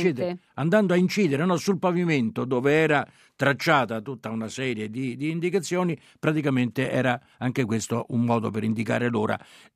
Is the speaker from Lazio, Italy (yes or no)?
yes; Rome, Lazio, Italy; Perché io sono puntuale, ma sono pure romano.